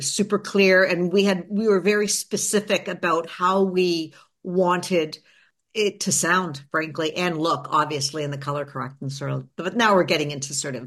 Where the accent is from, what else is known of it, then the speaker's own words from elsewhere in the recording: Canada; I didn't, as a Canadian filmmaker and someone who was not, I was not born when he was assassinated.